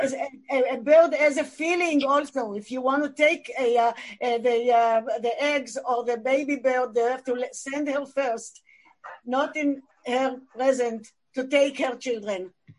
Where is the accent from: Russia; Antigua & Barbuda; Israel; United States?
Israel; I was a bird watcher in Israel, and I am from Israel.